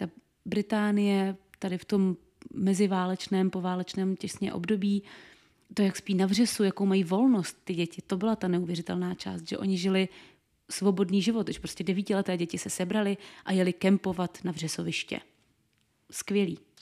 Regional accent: Brno, South Moravian Region, Czechia; Pocházím z jižní Moravy, z Brna. Rozená Brňačka.

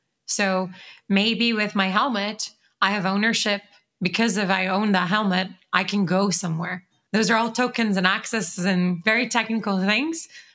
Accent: Brazil; English is a second language; I grew up in Brazil, dude.

